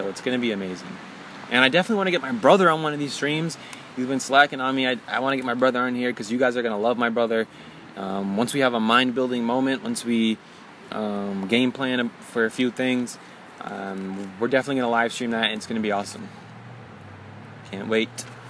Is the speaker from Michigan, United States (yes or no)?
yes; Michigan, United States; I am from Michigan.